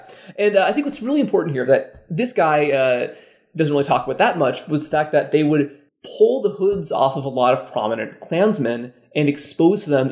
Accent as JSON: {"language": "English", "town": "Youngstown", "region": "Ohio", "country": "United States", "tie": "born or raised there", "said": "79 years, 78 years. I was born in Briar Hill on Alvin Street."}